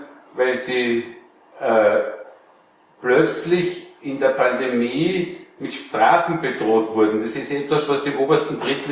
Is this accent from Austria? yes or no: yes; Austria; Als Österreicher ist man nicht gewohnt, gleich den Rechtsweg zu bestreiten